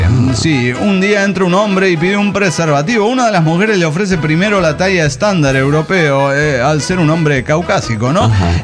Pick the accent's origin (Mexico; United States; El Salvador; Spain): Mexico; Reynosa, Tamaulipas; de Reynosa, Tamaulipas.